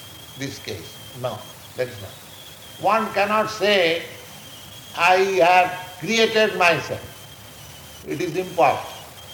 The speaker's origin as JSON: {"language": "English", "country": "India", "said": "I am Indian, I am person and my place, India, is different."}